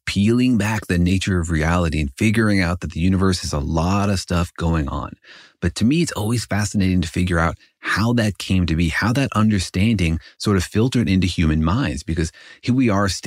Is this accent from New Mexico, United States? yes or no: yes; Los Alamos, New Mexico, United States; But I grew up in Los Alamos, New Mexico, where we like to say we all glow in the dark.